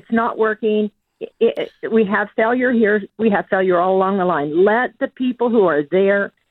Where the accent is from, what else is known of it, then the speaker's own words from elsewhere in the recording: California, United States; Yes, I was going to say that in 1991, I'm from California originally, and we had a school shooting